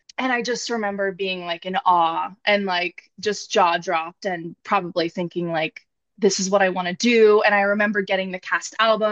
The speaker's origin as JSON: {"language": "English", "town": "Sacramento", "region": "California", "country": "United States", "tie": "born or raised there", "said": "Yeah. I grew up in Sacramento."}